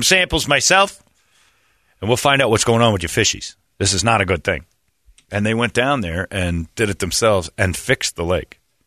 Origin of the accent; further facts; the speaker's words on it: Cedar Lake, Indiana, United States; I growing up in Cedar Lake, Indiana, my uncle owned a boathouse.